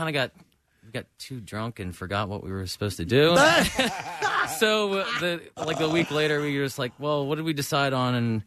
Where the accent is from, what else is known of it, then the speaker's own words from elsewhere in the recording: Ridley Township, Pennsylvania, United States; now in Lancaster, United States; I live in Lancaster now, but I grew up in Ridley Township.